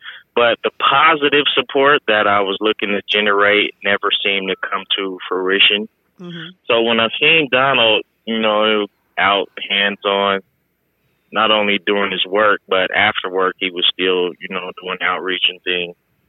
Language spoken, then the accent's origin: English; Reno, Nevada, United States; And a little background on myself, I'm born and raised in Reno.